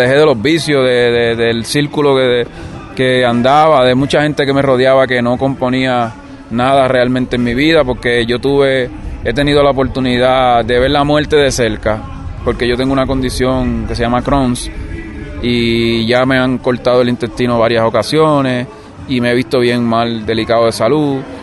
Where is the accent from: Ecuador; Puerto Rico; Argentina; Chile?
Puerto Rico; San Juan; yo volví a las raíces donde yo nací y vivo en Santurce, en Villa Palmera, que es en la capital, en San Juan. Y yo vivo en Villa Palmera, que es un barrio en la costa, bien cerca de la playa, bien cerca ahí del aeropuerto.